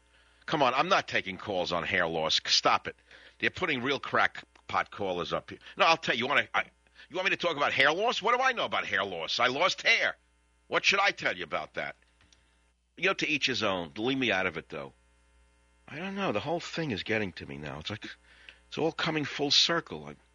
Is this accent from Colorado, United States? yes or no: no; Bronx, New York, United States; as they used to say in Brooklyn, even though I'm from the Bronx.